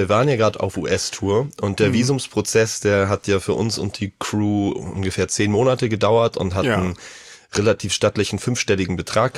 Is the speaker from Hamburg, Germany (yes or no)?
yes; Hamburg, Germany; ich bin Hamburger